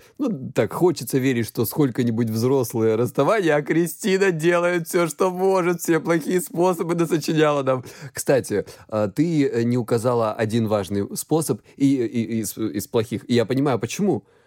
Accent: Krasnodar Krai, Russia

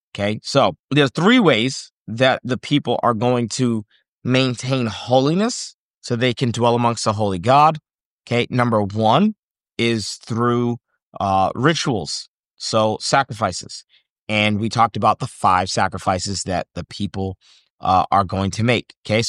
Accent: Boston, Massachusetts, United States; I'm from Boston, Massachusetts, if you can't tell.

